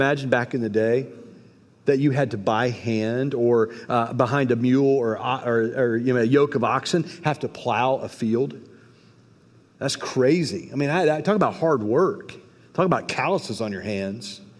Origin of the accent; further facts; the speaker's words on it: Indiana, United States; I grew up in Indiana where I saw all of that.